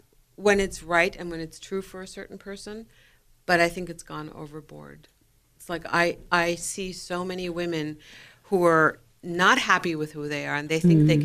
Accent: Germany; We were Persian Jews born and raised in Germany.

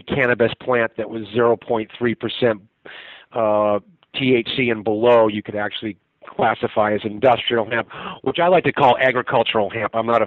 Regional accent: Cape Cod, Massachusetts, United States; We're from Cape Cod, Massachusetts

